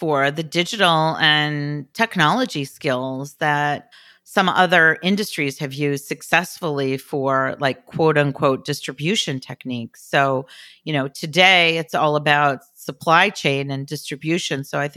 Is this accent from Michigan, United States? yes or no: yes; Detroit, Michigan, United States; because I'm from Detroit and Michigan, in curling terms.